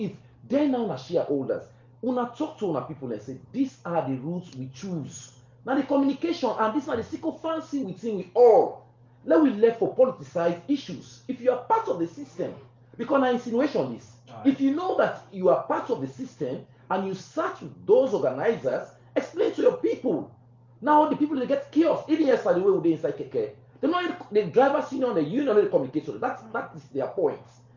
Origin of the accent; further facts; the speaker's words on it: Lumley, Western Area, Sierra Leone; I come from Lumley.